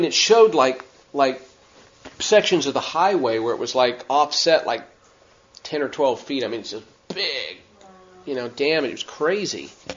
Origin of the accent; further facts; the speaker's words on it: California, United States; I grew up in Southern California, so when they were small, I thought they were kind of cool.